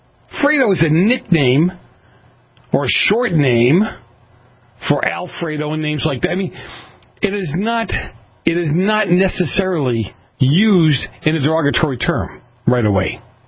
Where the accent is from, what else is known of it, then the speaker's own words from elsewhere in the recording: Boston, Massachusetts, United States; Growing up in Boston and some of the areas I grew up